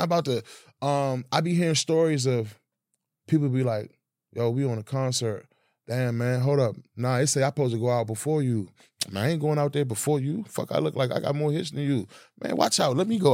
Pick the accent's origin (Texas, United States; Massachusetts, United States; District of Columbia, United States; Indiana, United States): District of Columbia, United States; Washington; I'm from Washington, D.C., though. You feel me? So I understand that that's a part of our culture.